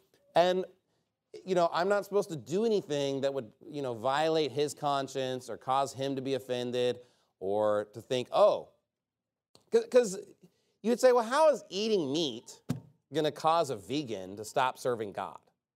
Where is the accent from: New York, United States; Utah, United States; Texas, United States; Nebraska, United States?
Texas, United States; because I'm a Texan and I love brisket.